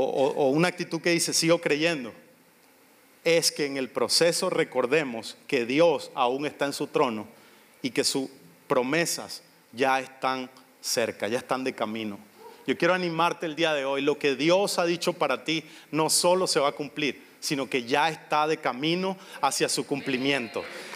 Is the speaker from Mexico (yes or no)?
no; Venezuela; Y como venezolanos somos así, nos gusta correr, vivimos agitados y queremos hacer todo rápido y todo eso.